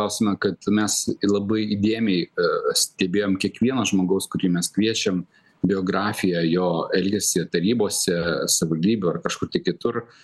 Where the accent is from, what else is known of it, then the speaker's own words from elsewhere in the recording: Samogitia, Lithuania; Aš esu žemaitis